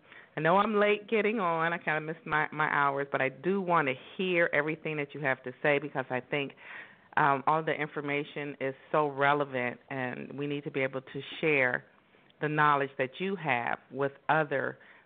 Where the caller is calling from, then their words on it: Burtonsville, Maryland, United States; I'm calling from Burtonsville, Maryland.